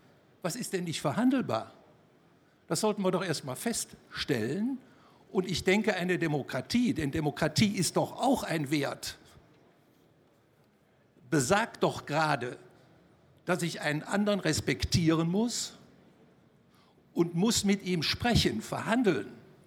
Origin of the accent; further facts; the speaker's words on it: Machern, Saxony, Germany; Ich komme aus Machern bei Leipzig.